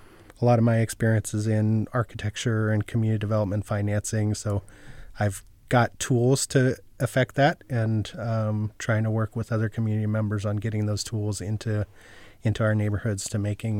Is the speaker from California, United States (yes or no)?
yes; Fresno, California, United States; The neighborhood I grew up in has 0.4 acres per 1,000 residents.